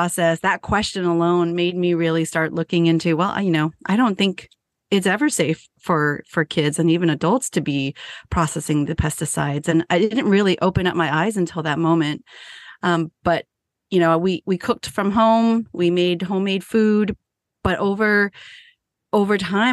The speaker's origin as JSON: {"language": "English", "town": "San Jose", "region": "California", "country": "United States", "tie": "born or raised there", "said": "I was born and raised in San Jose, right?"}